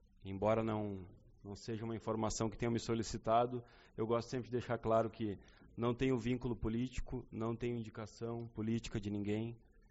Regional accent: Canoas, Rio Grande do Sul, Brazil; now in Uruguaiana, Brazil; Eu sou natural de Canoas

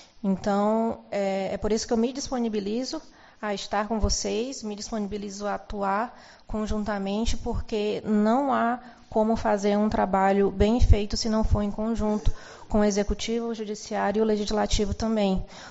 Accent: Ceará, Brazil; pelo meu sotaque, não sou daqui, sou do Ceará.

